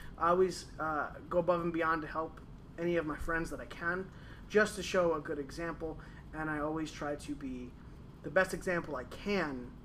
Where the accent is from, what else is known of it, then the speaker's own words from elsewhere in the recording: Detroit, Michigan, United States; I'm about half because I grew up out in Detroit, like terrible areas, always moving, always, you know, getting into trouble.